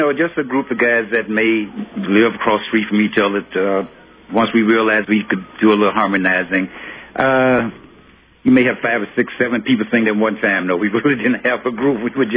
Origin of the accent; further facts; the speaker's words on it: Chicago, Illinois, United States; also born or lived in Florida; Well, actually, no. I was born in Florida. I moved out of Chicago at a very early age. Spent all of my young years here, and all of my adult years also. I've been here all my life.